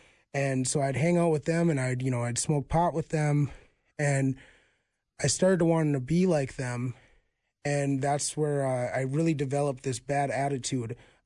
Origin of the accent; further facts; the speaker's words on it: Minneapolis, Minnesota, United States; So I'm from Northeast Minneapolis. I grew up out of my grandma's house, actually.